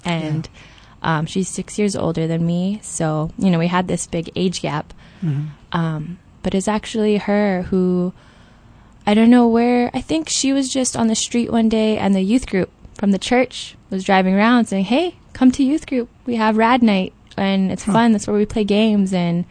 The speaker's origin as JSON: {"language": "English", "town": "Kauai", "region": "Hawaii", "country": "United States", "tie": "born or raised there", "said": "It was beautiful. I had the best childhood. Kauai is so beautiful. And it's the best place to grow up."}